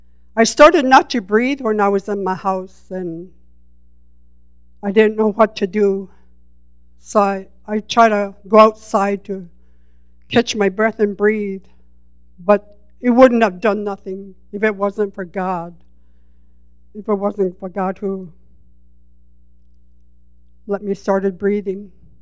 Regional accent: Kotzebue, Alaska, United States; I was born and raised in Kotzebue, Alaska, my hometown.

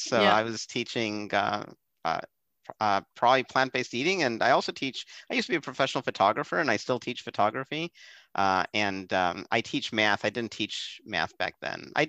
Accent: Ohio, United States; I was born in the States and they brought me up eating meat occasionally. I'd go out, you know, to Dogs and Suds was this place in small town Ohio

